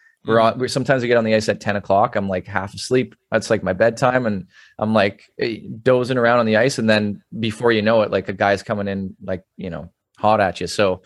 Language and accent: English; Sudbury, Ontario, Canada; So I grew up in Sudbury, which is about 4 hours north of Toronto.